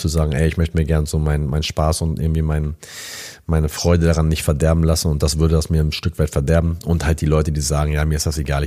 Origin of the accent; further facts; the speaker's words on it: Itzehoe, Schleswig-Holstein, Germany; also born or lived in Pinneberg / Hannover / Hamburg; Ich bin ja geboren in Pinneberg. Und dann in Itzehoe bin ich die ersten Jahre aufgewachsen, in Schleswig-Holstein. Und dann sind wir nach Hannover gezogen. Aber sobald ich das selber entscheiden konnte, bin ich nach Hamburg gezogen